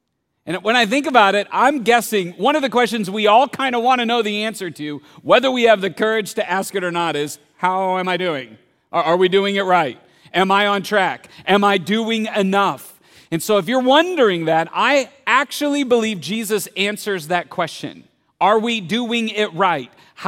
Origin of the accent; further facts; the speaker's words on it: Columbus, Ohio, United States; can still remember the first time I got to experience Chuck E. Cheese way back in the 1900s when I was raised in Columbus, Ohio.